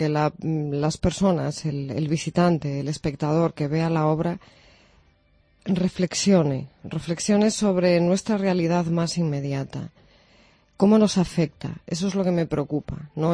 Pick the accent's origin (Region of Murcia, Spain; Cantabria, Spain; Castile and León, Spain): Castile and León, Spain; Fabero; now in Ponferrada, Spain; Yo soy de Favero, pero ya llevo muchos años viviendo aquí en Ponferrada.